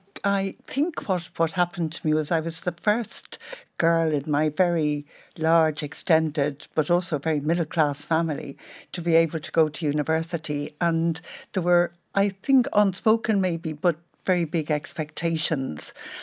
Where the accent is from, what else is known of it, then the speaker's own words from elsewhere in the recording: Ireland; as a girl growing up in Ireland and as a young girl beginning to learn French